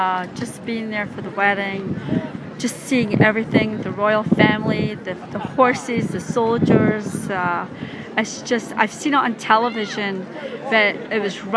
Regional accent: Edinburgh, Scotland, United Kingdom; moved away as an adult; now in New York, United States; I grew up in, I'm actually from Edinburgh, Scotland. I lived in Scotland for 19 years.

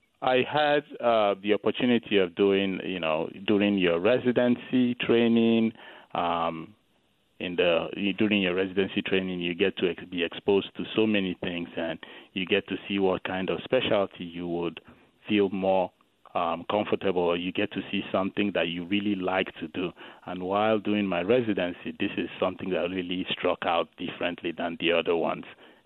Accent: Onitsha, Anambra, Nigeria; So there's a town called Onitsha in Anambra State. This is where I'm from.

